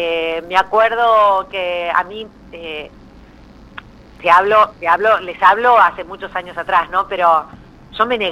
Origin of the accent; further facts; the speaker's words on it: Buenos Aires, Argentina; yo soy porteña, nací aquí en un barrio que se llama Paternal. Uh-huh. Y bueno, muy Buenos Aires